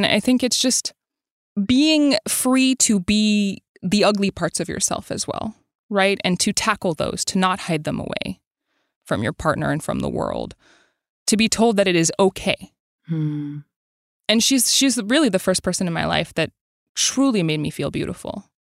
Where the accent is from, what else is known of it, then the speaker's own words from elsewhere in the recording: Montreal, Quebec, Canada; My mother is from Quebec. I grew up in Montreal.